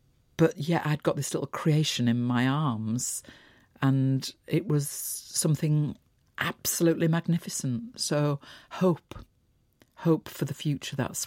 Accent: Yorkshire and the Humber, United Kingdom; And I'm a Yorkshire woman, so her words and her landscape is the same as my landscape.

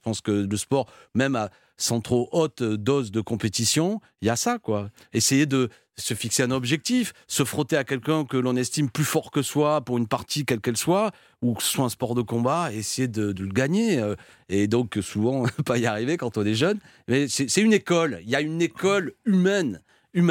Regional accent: Béziers, Occitanie, France; Moi, je suis originaire de Béziers, terre de rugby

